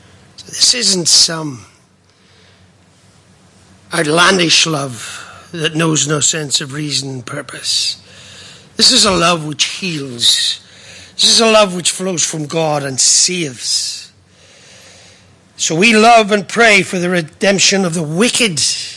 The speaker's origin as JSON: {"language": "English", "country": "Ireland", "said": "And therefore I love the Irish because I'm Irish. I do love the Irish because I'm Irish"}